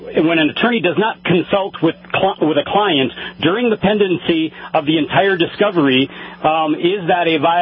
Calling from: New Mexico, United States; in New Mexico

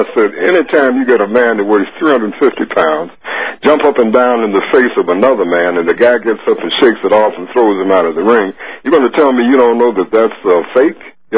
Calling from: Richland Park, Illinois, United States; Good morning. I'm Richland Park, Illinois.

